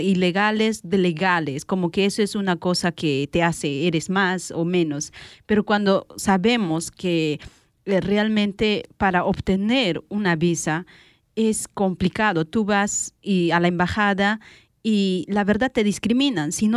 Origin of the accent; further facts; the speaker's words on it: Peru; now in United States; Yo soy de Perú y lo que veo aquí es